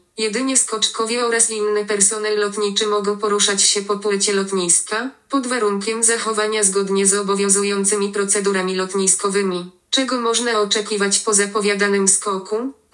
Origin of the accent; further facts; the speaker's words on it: Gdynia, Pomeranian Voivodeship, Poland; Do dziś wielokrotnie mam okazję słyszeć w odpowiedzi na informacje, skąd jestem, o tym, że to musi być świetne mieszkać nad morzem, i to jeszcze w Gdyni.